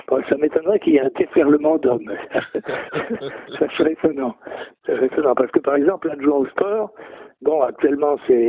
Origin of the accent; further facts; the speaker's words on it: Le Mans, Pays de la Loire, France; now in La Flèche, France; Moi, j'ai passé toute mon enfance au Mans, qui est une ville qui est 10 à 15 fois plus grande que La Flèche.